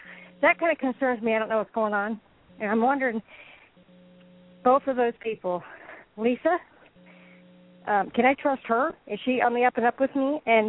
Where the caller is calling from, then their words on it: Florida, United States; Calling from Florida.